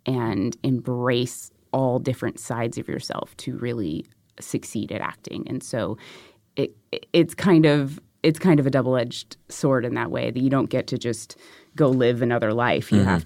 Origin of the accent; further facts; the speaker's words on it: Duluth, Georgia, United States; I'm from Atlanta.